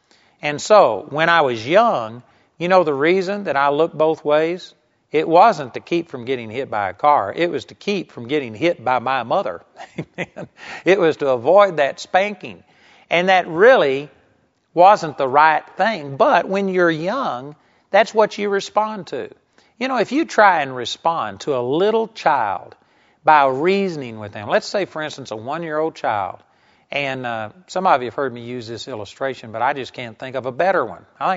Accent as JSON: {"language": "English", "town": "Arlington", "region": "Texas", "country": "United States", "tie": "born or raised there", "said": "I was raised in Arlington, Texas, and the street in front of our house was a pretty busy street."}